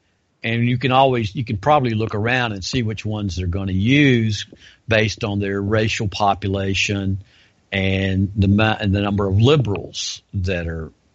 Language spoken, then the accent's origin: English; North Carolina, United States; also born or lived in Atlanta; now in Memphis, United States; Yeah, I lived in Charlotte when I was a kid. Probably that's been 40, 50 years ago. I grew up in North Carolina, a lot of North Carolina.